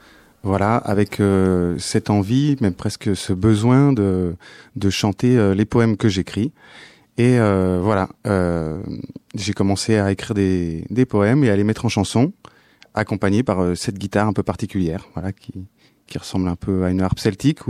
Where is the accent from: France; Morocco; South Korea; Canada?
France; Auvergne-Rhône-Alpes; Alors, déjà, je viens de Savoie, des Alpes, et j'ai passé toute mon enfance, ma jeunesse à marcher.